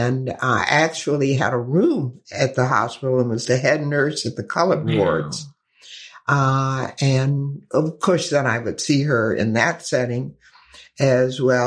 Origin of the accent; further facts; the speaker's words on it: Albany, Georgia, United States; Well, certainly, I grew up, I was born in Georgia and grew up in Albany, Georgia.